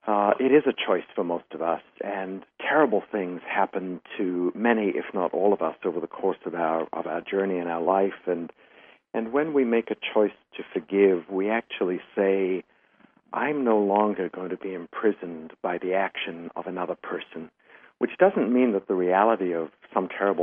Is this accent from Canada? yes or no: no; South Africa; I've certainly learned about all of this in a very personal way in growing up in South Africa